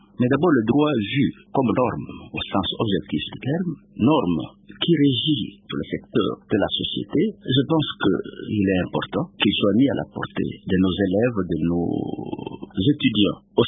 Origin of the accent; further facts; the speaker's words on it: Kananga, Kasaï-Central, DR Congo; born there; Je suis né à Lulobourg, actuellement au Kananga, un certain 23 mai 1955.